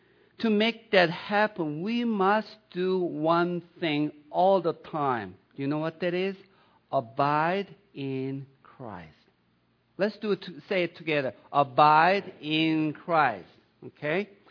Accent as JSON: {"language": "English", "country": "Sweden", "second_language": "English", "moved": "yes", "lives_now": "Tucson, United States", "said": "After my family left my home country, Sweden, came here, and that was my first job as a cashier at JCPenney."}